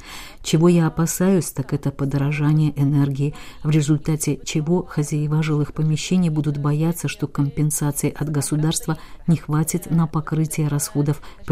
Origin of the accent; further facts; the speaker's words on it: Bucha, Kyiv Oblast, Ukraine; Я из Бучи, знаю, что там происходит.